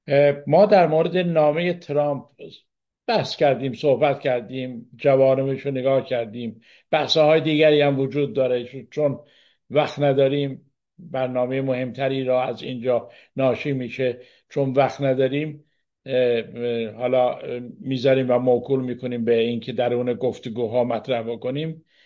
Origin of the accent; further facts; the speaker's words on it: Iran; آیا ما مردم ایران خواستار استقلال از آمریکا هستیم؟